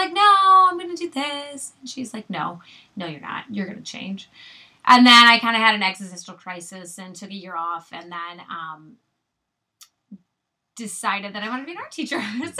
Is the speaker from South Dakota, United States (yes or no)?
no; Ann Arbor, Michigan, United States; now in Chelsea, United States; especially moving, because I grew up in Ann Arbor, so even moving to Chelsea is different.